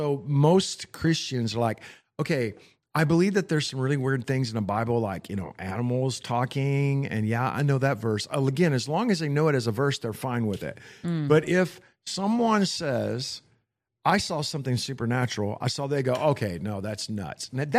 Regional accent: Texas, United States; I'm from Johnson County, Texas.

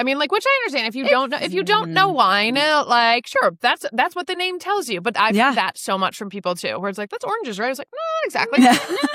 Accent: Wisconsin, United States; You grew up in Chicago. I grew up in Wisconsin.

